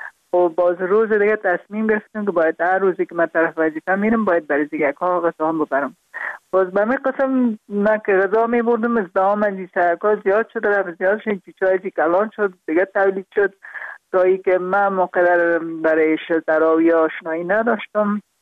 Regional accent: Kabul, Afghanistan; born there; also born or lived in Parwan; برای ما البته در خود شهر کابل به دنیا آمدیم، من از پروان هستم

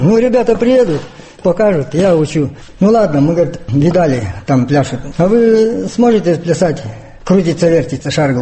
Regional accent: Tselosolovetsk, Russia; Я родился и жил в Целосоловецке, колхоз «Победа».

